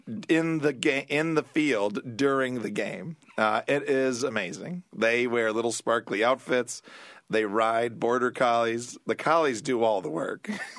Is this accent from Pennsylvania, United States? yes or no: no; Syracuse, New York, United States; So I am from Syracuse. I was always amazed at the interest in the stadium location.